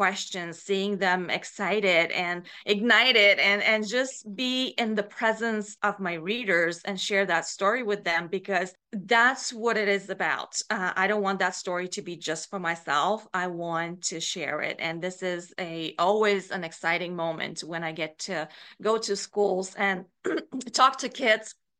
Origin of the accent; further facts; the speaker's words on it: Bulgaria; growing up in Bulgaria